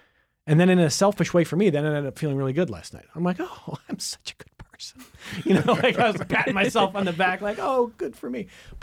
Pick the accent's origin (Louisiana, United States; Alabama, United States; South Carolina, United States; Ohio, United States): Ohio, United States; Cleveland; but I'm from Cleveland originally